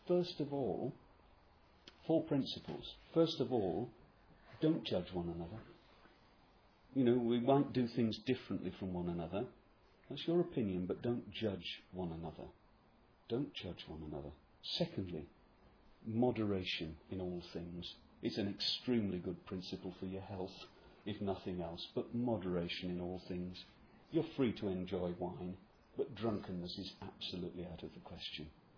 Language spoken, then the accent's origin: English; England, United Kingdom; it will still be Saturday back in England. So I'm English, so I'm not breaking the Sabbath.